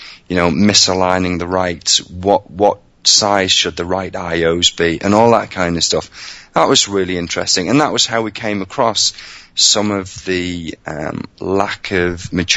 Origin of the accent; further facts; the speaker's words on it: United Kingdom; And as a British guy, I don't use the word awesome very often.